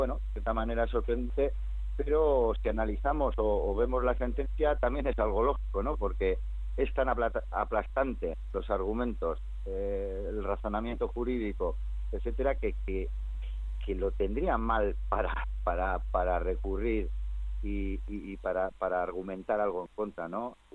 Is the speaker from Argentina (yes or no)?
no; Basque Country, Spain; como los vascos reivindicamos nuestra primera república